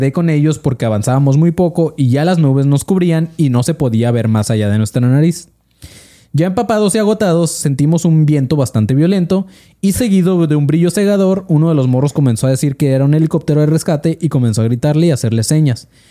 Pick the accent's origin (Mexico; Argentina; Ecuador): Mexico; en México nadie hace caso a la autoridad y en mi pueblo menos.